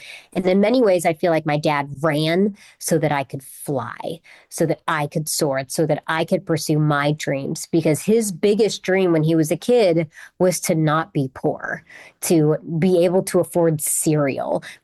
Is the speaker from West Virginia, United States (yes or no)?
yes; West Virginia, United States; Yeah, so I'm from West Virginia, and my dad is also from West Virginia.